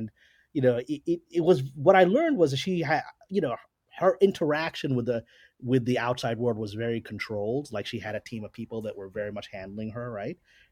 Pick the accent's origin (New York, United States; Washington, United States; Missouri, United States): New York, United States; Brooklyn; I grew up actually in Brooklyn in this very Orthodox Jewish neighborhood where we were one of the few Muslims living there amongst the Hasidim.